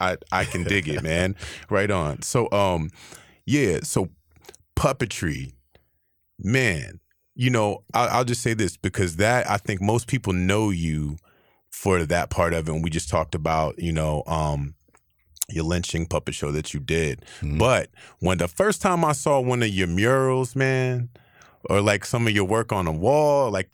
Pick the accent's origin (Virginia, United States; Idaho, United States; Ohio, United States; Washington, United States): Virginia, United States; Fort Belvoir; born there; I was born on Fort Belvoir in Virginia. My sister was born on base in Germany in Würzburg. So like we're military brats.